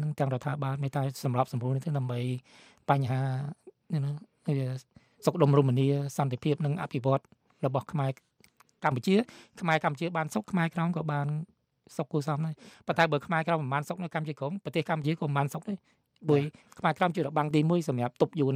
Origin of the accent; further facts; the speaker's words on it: Mekong Delta, Vietnam; moved away; ក្នុងនាមជាខ្មែរក្រមយើងចង់ឃើញខ្មែរទាំងអស់រួមរួមសាមគ្គីសន្តិភាពទៅយើងខ្មែរក្រមភៀសខ្លួនមកក៏បានសេចក្តីសុខ